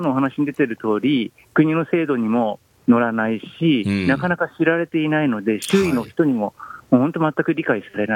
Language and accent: Japanese; Sagamihara, Kanagawa, Japan; シンポジウムは神奈川県の相模原市、私の地元にある